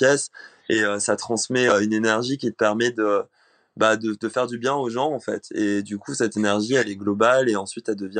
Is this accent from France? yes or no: yes; Réunion, France; J'ai grandi à La Réunion, donc je viens d'une île, elle est loin, c'est une île française.